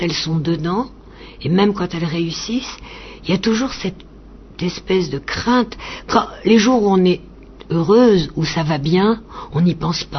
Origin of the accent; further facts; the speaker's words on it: France; j'ai grandi, je suis française, j'ai grandi dans une famille où mon père considérait que ses fils et ses filles, ou plutôt que ses filles et ses fils avaient les mêmes chances.